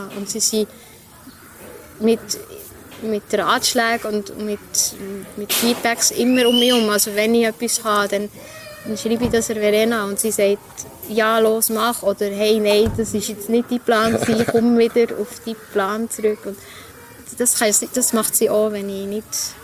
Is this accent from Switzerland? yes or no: yes; Bern, Switzerland; Ich bin immer noch gerne Langnauerin, wobei ich bin ja in Gol aufgewachsen.